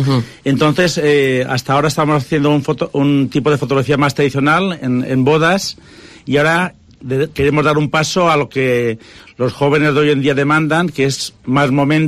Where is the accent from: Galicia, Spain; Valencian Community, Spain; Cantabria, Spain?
Valencian Community, Spain; Nules; now in Villarreal, Spain; Soy de Nules, me instalé aquí en Villarreal hace 25 años